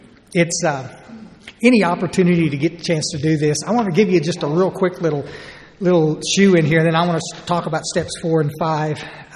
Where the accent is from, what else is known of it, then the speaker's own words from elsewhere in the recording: Ingram, Texas, United States; I'm from Ingram, Texas, and that's down about 60 miles northwest of San Antonio.